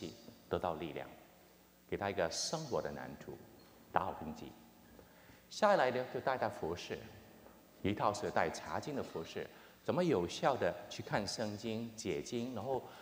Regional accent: Hong Kong; 我是在香港出生长大的，我在中学的时候信了主，

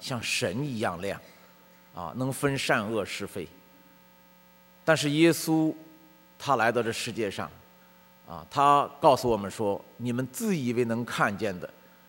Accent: Beijing, China; born there; 我在北京出生，然后回到农村劳动，上高中，上到高中以后就去当兵

